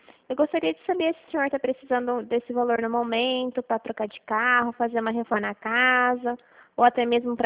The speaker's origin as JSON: {"language": "Portuguese", "town": "Dracena", "region": "São Paulo", "country": "Brazil", "said": "Eu sou daqui de Dracena mesmo."}